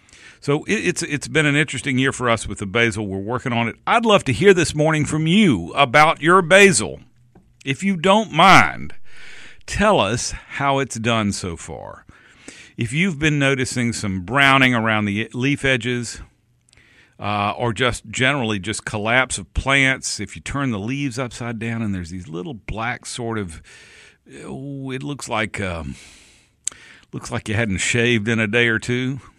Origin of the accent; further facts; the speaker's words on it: United States; also born or lived in Mississippi; I can't let it die because I'm from Alabama and Mississippi, a little bit of both. I'm from that part of those parts of Mississippi and Alabama where it can be hard to tell the difference, if you know what I mean.